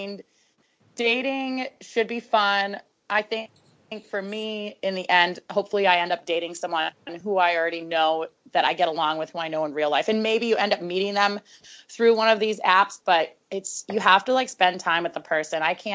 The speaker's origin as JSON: {"language": "English", "country": "United States", "said": "I'm just me. I'm just an American woman."}